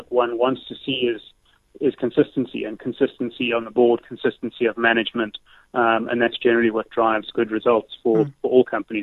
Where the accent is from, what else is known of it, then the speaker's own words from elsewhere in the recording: South Africa; a business that frankly has not performed as well as we as South African investors in Woolworths would have hoped